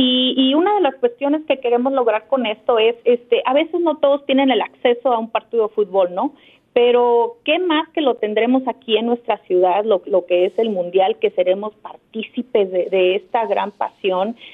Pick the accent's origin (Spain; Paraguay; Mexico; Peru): Mexico; now in United States; como nacionalista mexicana le vamos a México